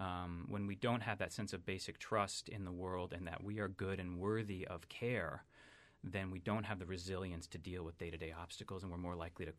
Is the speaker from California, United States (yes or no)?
no; Vermont, United States; And it wasn't happening when I was growing up in Vermont 30 years ago.